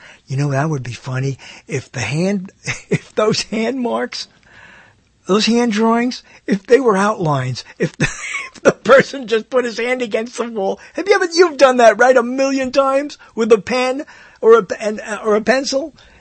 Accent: New York, United States; I grew up in New York, and that's, you know, that's a terrible, terrible thing to admit.

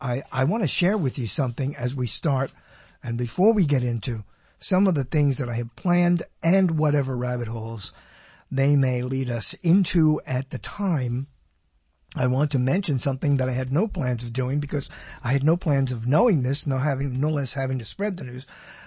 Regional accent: Brooklyn, New York, United States; born there; as I was born in Brooklyn.

